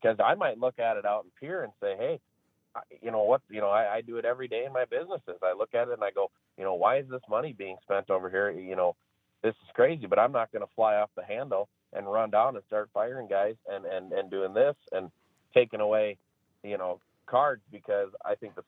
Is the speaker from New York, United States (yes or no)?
no; South Dakota, United States; we're from South Dakota, we know what's best for South Dakota, we're going to do it here kind of attitude